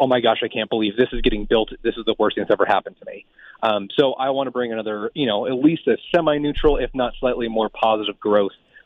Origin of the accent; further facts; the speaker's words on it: Tucson, Arizona, United States; between my living and growing up in Tucson and moving back about a year and a half ago